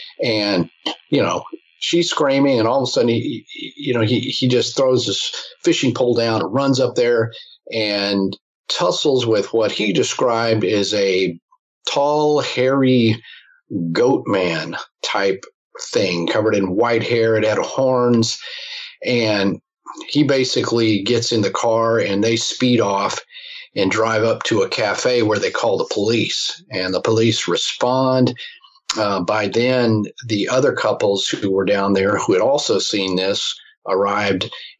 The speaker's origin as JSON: {"language": "English", "town": "Fort Worth", "region": "Texas", "country": "United States", "tie": "born or raised there", "said": "And I grew up about 25 minutes away from Lake Worth. I was born in Fort Worth, so it's kind of a hometown thing to me in a way."}